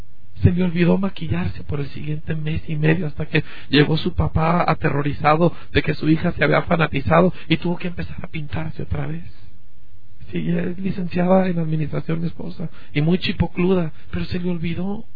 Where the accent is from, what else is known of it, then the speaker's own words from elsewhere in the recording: Mexico; algunos de los hombres que han hecho algún impacto en mi país, en México